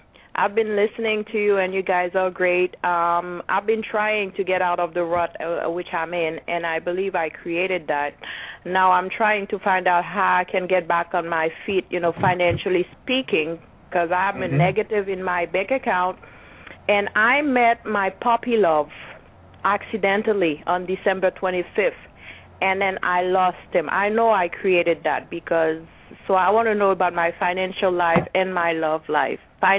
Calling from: Sebring, Florida, United States; I'm calling from Central Florida, Sebring.

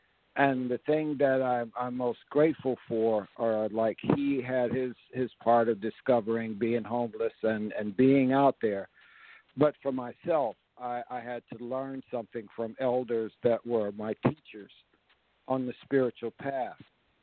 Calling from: Georgia, United States; I'm calling you from Georgia.

